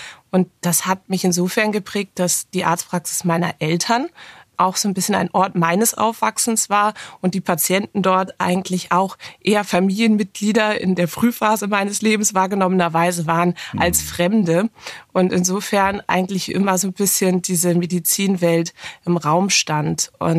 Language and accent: German; Berlin, Germany; born there; vom Pass her, das stimmt sogar, da bin ich Berlinerin, ich bin gebürtige Berlinerin und kehre somit zurück jetzt in meine Geburtsstadt. Aber das ist das erste Mal, dass ich hier tatsächlich wirklich lebe